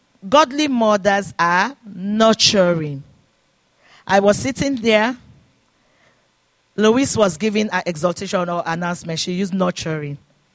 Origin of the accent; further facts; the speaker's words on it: Sierra Leone; now in Canada; And the people that we came from Sierra Leone, I call them my sisters and brothers because we all came from the same country.